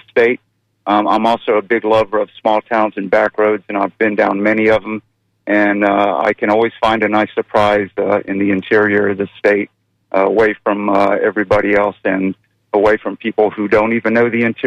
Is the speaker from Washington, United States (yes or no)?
no; Key West, Florida, United States; I'm a Florida native. I can totally relate to Carl Hyacin. I'm from Key West originally. And when my family moved up to Brandon in 1967